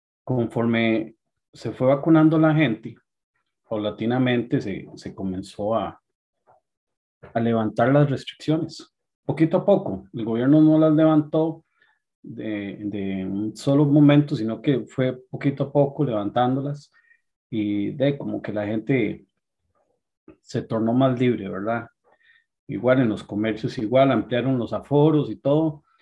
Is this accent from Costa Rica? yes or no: yes; Heredia, Costa Rica; born there; 28 de octubre de 1977, nací en Heredia, Costa Rica.